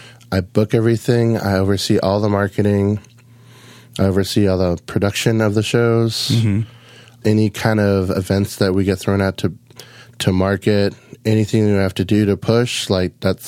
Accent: Lahaina, Hawaii, United States; I was born and raised on Maui.

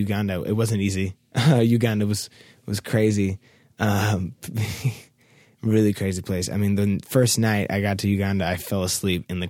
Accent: Seattle, Washington, United States; growing up in Seattle, there's a lot of Havashop people, like from Eritrea.

